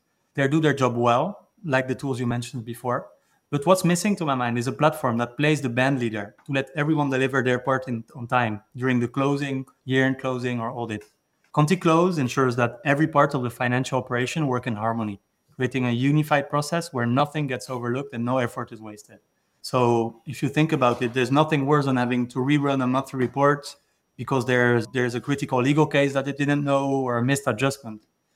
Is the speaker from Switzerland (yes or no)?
yes; Switzerland; And yeah, so I'm from Switzerland.